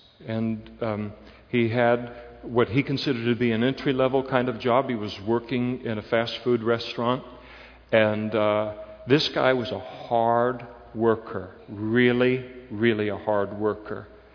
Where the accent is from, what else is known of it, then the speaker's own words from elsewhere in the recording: Napa, California, United States; I grew up in Napa. Now they call it the Napa Valley. But when I grew up in Napa, the restaurants weren't nearly as expensive. They weren't nearly as nice. We had a Sizzler and stuff like that. Blue collar, absolutely blue collar city.